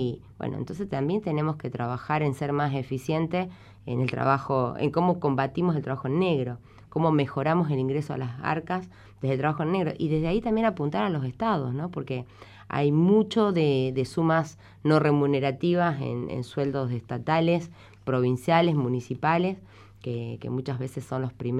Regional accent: Argentina; somos argentinos

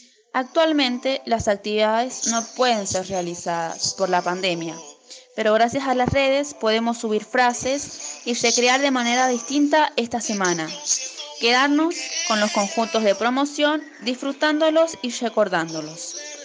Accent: Tupungato, Mendoza, Argentina; de Tupungato, Mendoza.

